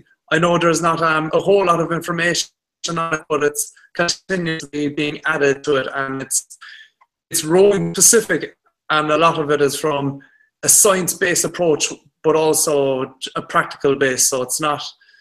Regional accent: Skibbereen, County Cork, Ireland; So I'm a rower from Skibbereen and I'm 27 years old.

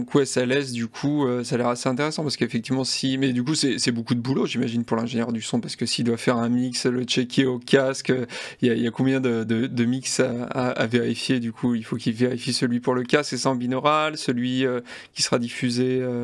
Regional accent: France; on dit pas DAW parce qu'on est français.

